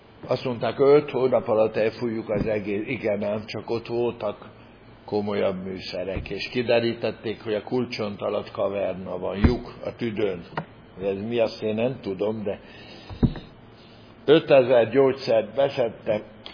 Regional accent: Szabadszállás, Bács-Kiskun, Hungary; also born or lived in Fót / Érsekcsanád; 0 évesen elkerültem fogtőre, ott volt édesapám lelkész 7 évig, és aztán szabadszállásra visszaválasztották, 13 éves koromig ott zajlott az életem, és akkor kerültünk Irsekcsanádra, a világ közepére.

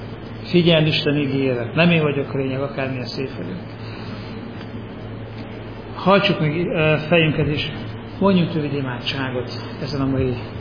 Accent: Szabolcs-Szatmár-Bereg, Hungary; now in Budapest, Hungary; Református lelkész vagyok, én az ország keleti végében nőttem fel, Szabolcs-Szatmár-Bereg megyében, és én ott is szolgáltam, miután a teológiát elvégeztem Debrecenben, 18 évig egy kisvárosban, és másfél éve költöztünk fel Budapestre. Jelenleg Budapesten élünk.

